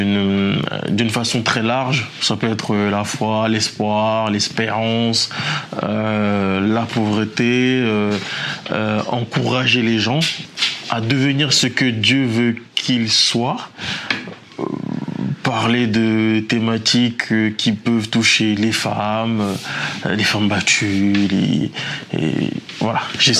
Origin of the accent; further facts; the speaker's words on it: Cameroon; moved away as an adult; now in France; Parce que moi, j'ai grandi au Cameroun. Je suis venu en France beaucoup plus tard, vers 19 ans.